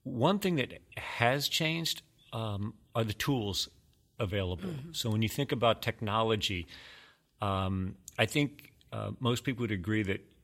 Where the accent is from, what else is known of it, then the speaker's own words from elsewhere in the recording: California, United States; I'm from California, but I got sent to Boston in the heyday of these consumer boycotts